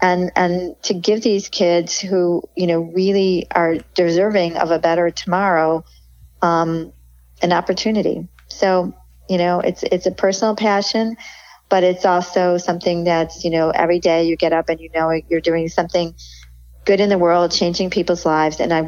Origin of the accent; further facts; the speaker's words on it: Chicago, Illinois, United States; I grew up in Chicago. We didn't have a car, but you can get around anywhere on public transportation.